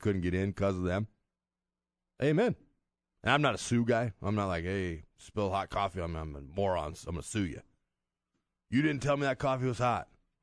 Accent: Nebraska, United States; He's from Iowa. I'm from Nebraska.

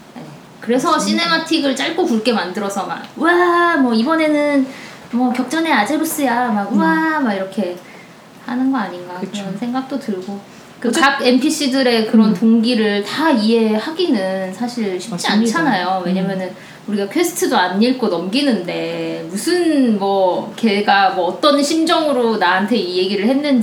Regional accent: South Korea; 자체가 대한민국에서 나고 자란 사람으로서 되게 찜찜하더라고.

